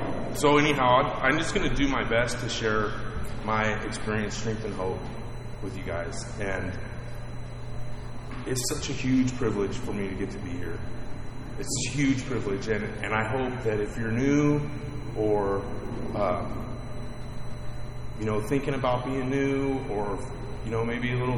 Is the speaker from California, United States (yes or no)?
yes; California, United States; born there; I was born in Northern California and grew up in a pretty stable home.